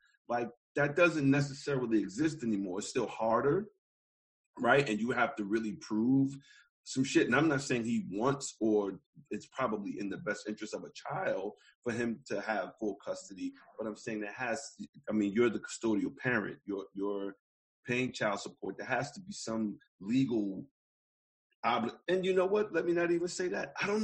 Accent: Brooklyn, New York, United States; I'm 43. I'm from Brooklyn, and I don't know.

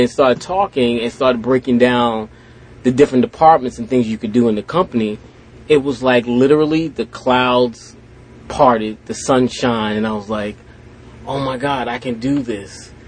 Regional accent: Hempstead, New York, United States; also born or lived in Queens; I grew up, born in Queens, grew up in Hempstead, Long Island.

